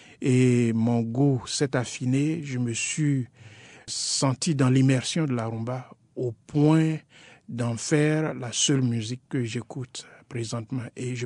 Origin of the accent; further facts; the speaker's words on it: Côte d’Ivoire; la réconciliation en Côte d'Ivoire, mon pays d'origine.